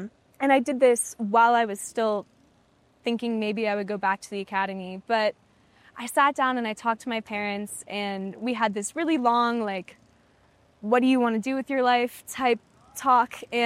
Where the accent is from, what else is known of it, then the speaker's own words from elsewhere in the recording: Tennessee, United States; also born or lived in New Mexico; So I grew up for most of my childhood in Tennessee, and then I was born in New Mexico, and then we moved away, and then we moved back for my senior year.